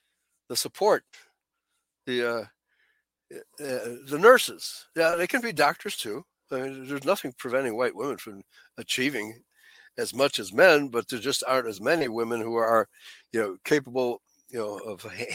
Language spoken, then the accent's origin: English; Chicago, Illinois, United States; I was brought up in the German community of the city of Chicago